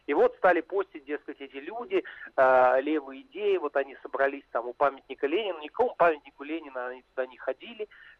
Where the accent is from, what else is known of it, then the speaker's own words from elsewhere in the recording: Russia; когда они слышат, что мы из России